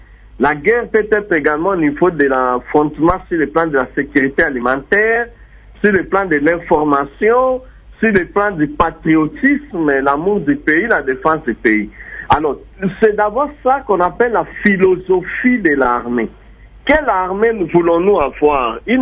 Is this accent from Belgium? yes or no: no; Algeria; En Algérie, ici chez nous en Afrique